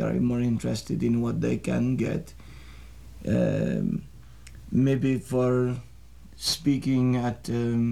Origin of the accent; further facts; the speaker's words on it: Iran; English is a second language; This was done a long time ago, back in my home country.